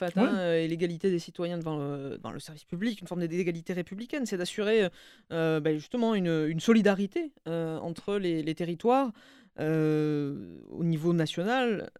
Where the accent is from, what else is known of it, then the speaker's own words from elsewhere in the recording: Montpellier, Occitanie, France; je suis de Montpellier, de la région Occitanie, cet attachement à la région, moi, c'est quelque chose que je vis au quotidien.